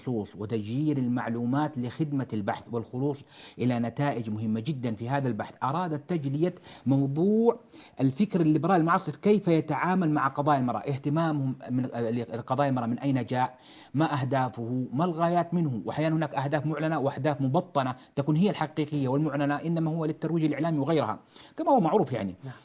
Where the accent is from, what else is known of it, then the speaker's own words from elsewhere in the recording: Jeddah, Makkah Province, Saudi Arabia; ومواليد جدة 1392، وتربيت ونشأت في جدة